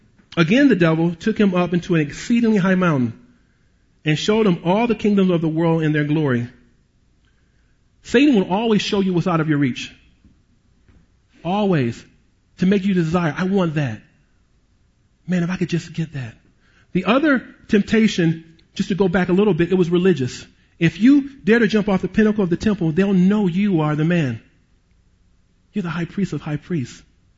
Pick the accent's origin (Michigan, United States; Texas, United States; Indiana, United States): Michigan, United States; Detroit; Growing up in Detroit, As a little boy, I prayed this prayer.